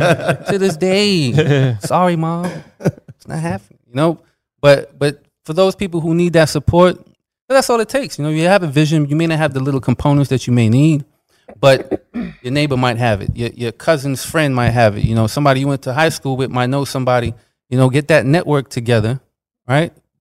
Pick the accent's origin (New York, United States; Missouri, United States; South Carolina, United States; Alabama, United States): New York, United States; So growing up, like, I'm from New York too.